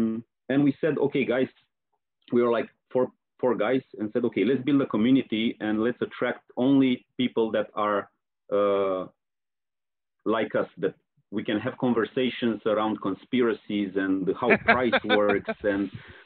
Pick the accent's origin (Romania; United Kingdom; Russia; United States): Romania; I'm from Romania